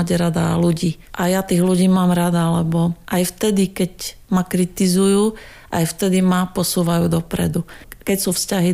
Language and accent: Slovak; Brno, South Moravian Region, Czechia; moved away as an adult; now in Banská Bystrica, Slovakia; Ja som sa narodila v Brne, vyrastala som tam, no a išla som študovať na vysokú školu do Banskej Bystrice a ďaleko som sa od nej už potom nepohla.